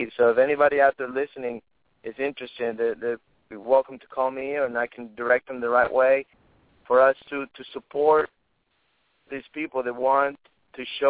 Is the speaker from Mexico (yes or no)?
yes; Mexico; English is a second language; I'm from Mexico, so obviously I'm a little prejudiced, or it's easier for me to recruit the Latin. I can speak Spanish with them